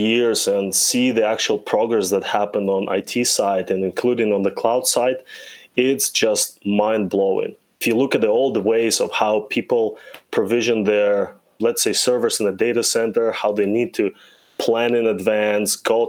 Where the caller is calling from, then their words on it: Toronto, Ontario, Canada; And I'm joining you from Toronto, Canada, the heart of the North